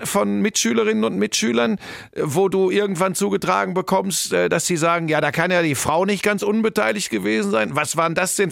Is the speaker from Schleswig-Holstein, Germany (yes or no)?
no; Hagen, North Rhine-Westphalia, Germany; moved away as an adult; also born or lived in Bottrop / Cologne; now in Munich, Germany; ich bin geboren in Bottrop. Das ist wirklich, Inbegriff des Ruhrgebiets. Bin dann aufgewachsen in Hagen. Das ist so Tor zum Sauerland, Ruhrgebiet. Und dann habe ich im Rheinland studiert, in Köln an der Sporthochschule und bin 1993 dann nach München gegangen.